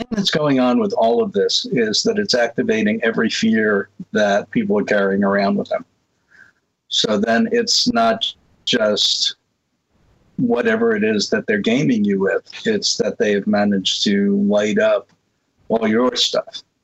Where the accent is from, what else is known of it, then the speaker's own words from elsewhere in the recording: Brooklyn, New York, United States; You know, unfortunately, I'm from Brooklyn, so I understand that.